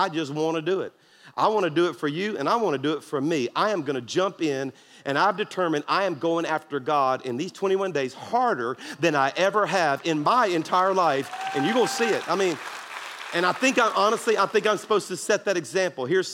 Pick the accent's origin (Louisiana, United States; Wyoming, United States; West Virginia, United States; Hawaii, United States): Louisiana, United States; I'm from South Louisiana, and I love it, right?